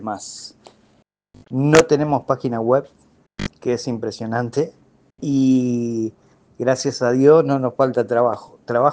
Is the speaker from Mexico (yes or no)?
no; Villa Gobernador Gálvez, Santa Fe, Argentina; Soy de Villa Gobernador Gálvez.